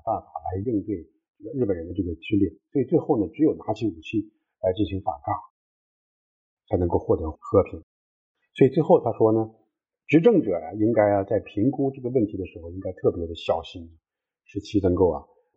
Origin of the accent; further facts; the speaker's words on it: China; 大概为我们中国人来说呢，就是抗日战争呢就是典型的自卫的这个战争